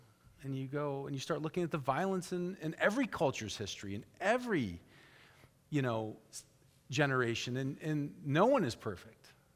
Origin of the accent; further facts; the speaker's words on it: United States; You know, I'm an American. And I'm a Christian.